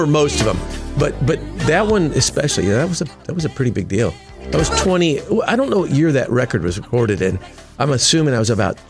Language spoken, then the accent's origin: English; Nashville, Tennessee, United States; So I grew up in Nashville. My father was in Christian, contemporary Christian music.